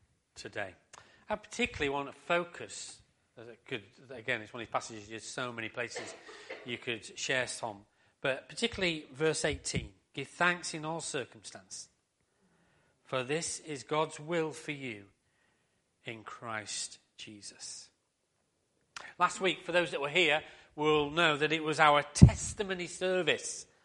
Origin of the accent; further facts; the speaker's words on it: Harrogate, Yorkshire and the Humber, United Kingdom; born there; I was born in Harrogate on the 15th of June, 1969.